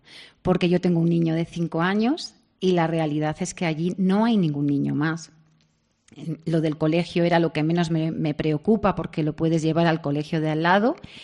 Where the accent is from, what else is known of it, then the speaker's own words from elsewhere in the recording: Castellar, Spain; born there; yo soy de esa generación que nací en el Castellar, en un pueblo pequeñito, y que nuestras familias nos enseñaron en que progresar era salir del pueblo